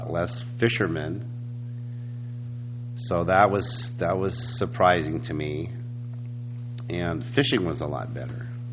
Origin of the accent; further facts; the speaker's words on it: San Diego, California, United States; But I'm from San Diego originally, and I was born and raised there. And I fished commercially down there before I came here.